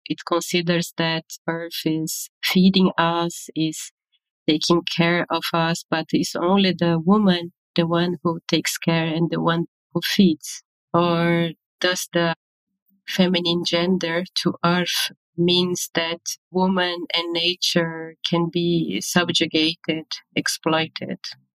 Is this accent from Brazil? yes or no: yes; Brazil; now in Berlin, Germany; I come from Brazil and I live in Berlin since 2017. I was doing my choreographic work in Brazil already. I left Brazil in a moment of the rising of the extreme right government